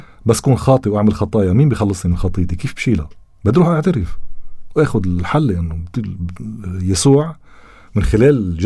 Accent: Lebanon; أنا لبناني

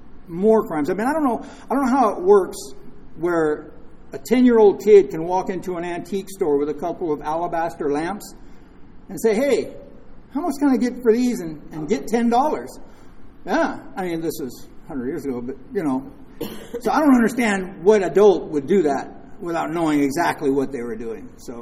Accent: Hollywood, California, United States; So it all started for me in Hollywood. I was raised in Hollywood.

